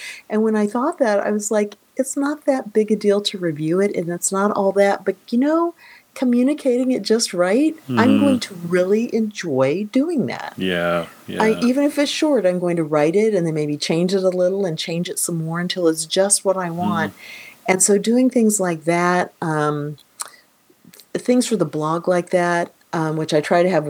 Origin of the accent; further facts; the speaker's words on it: Kansas, United States; also born or lived in Missouri / Texas; I grew up in Kansas and Missouri where, of course, you have beans in your chili. And then I came to Texas